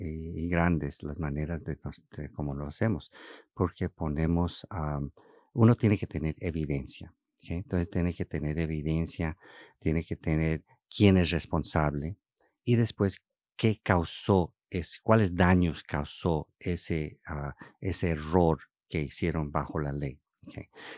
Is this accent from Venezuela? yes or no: no; Los Angeles, California, United States; accent: not Colombian; also born or lived in Bogotá; Pues yo me crié aquí, en Los Ángeles. Ajá. Pues por eso no tengo el acento colombiano.